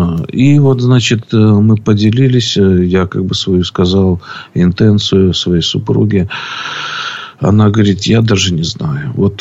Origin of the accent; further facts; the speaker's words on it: Belarus; now in Ukraine; так как я белорус, а жена моя украинка, вот, приехали в Украину. И это было в 2007 году.